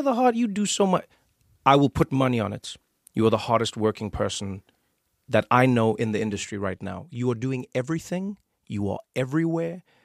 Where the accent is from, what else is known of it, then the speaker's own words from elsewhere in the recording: South Africa; I always talk to my friends. I'm from South Africa.